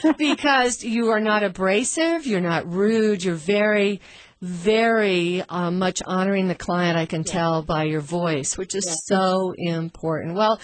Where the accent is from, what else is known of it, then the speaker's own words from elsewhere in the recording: Kansas, United States; now in Seattle, United States; You know, I was raised in Kansas. Originally, Daddy was with Boeing. That's how we got transplanted out to Seattle.